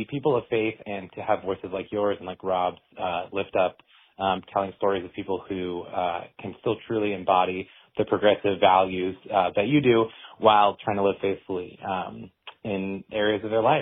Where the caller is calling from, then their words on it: Denver, Colorado, United States; I am calling from Denver.